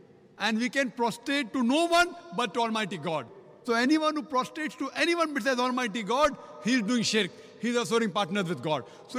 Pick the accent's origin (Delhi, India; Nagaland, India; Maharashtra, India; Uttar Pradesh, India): Maharashtra, India; Mumbai; I'm also from Bombay